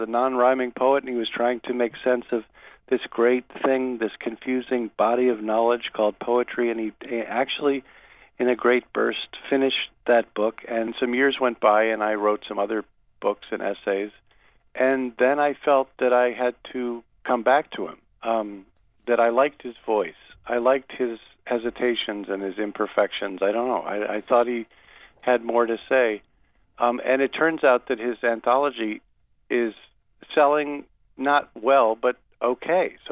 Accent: Rochester, New York, United States; Well, a traveling sprinkler is not as much needed in Maine or where I grew up in Rochester, New York, as in other places.

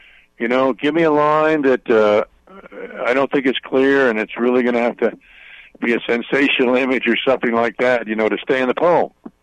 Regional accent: New York, United States; I'm a New Yorker, so I really can appreciate being out here, you know.

